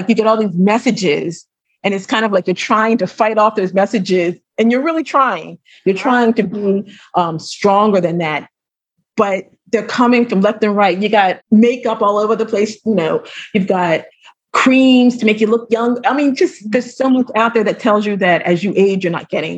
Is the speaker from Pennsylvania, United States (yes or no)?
yes; Pennsylvania, United States; now in Bahamas; I live in the Bahamas right now. I'm from Pennsylvania, but I live in the Bahamas.